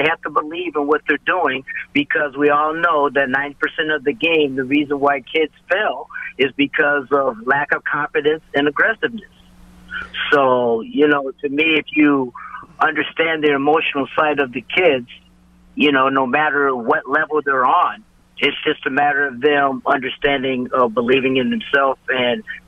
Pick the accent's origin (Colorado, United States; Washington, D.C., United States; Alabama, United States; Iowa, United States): Iowa, United States; Des Moines; Well, I grew up in Des Moines, Iowa. Then I came to Minnesota, went to Washburn High School